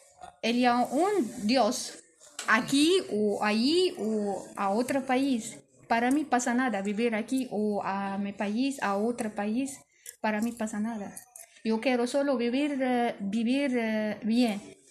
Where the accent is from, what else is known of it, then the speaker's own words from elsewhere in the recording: Morocco; Spanish is a second language; moved away as an adult; now in Spain; de Marrocos. Marrocos, sí. Soy marroquí. Yo vengo aquí en, sí, tiempo de, ¿cómo dice? Un año y medio.